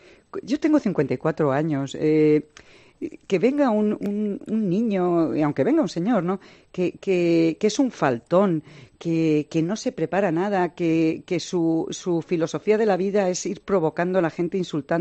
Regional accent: Segovia, Castile and León, Spain; Soy de Segovia.

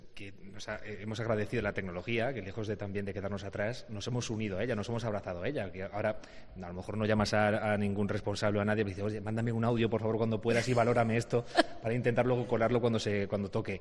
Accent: Alcázar de San Juan, Castilla-La Mancha, Spain; los que somos de aquí de Alcázar

